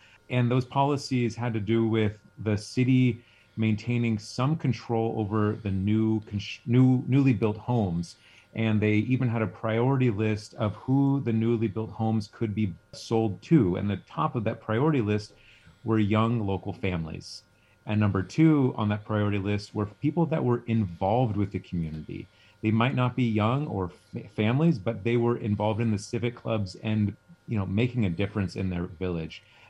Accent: Port Townsend, Washington, United States; For me, I grew up in Port Townsend and have had a hard time imagining myself living outside of a town or a city.

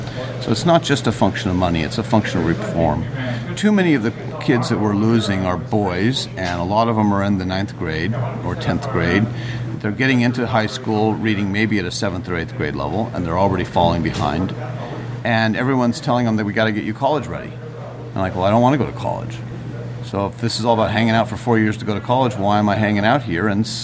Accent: Washington, United States; I grew up in the Hood Canal School District and went to school on the Skokomish Reservation.

